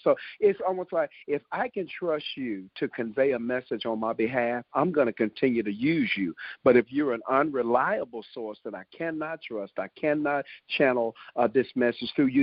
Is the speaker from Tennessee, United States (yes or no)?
yes; Memphis, Tennessee, United States; I'm from Memphis, Tennessee, so Orlando Draper from Orlando Draper & Associates came and grabbed me at about 12.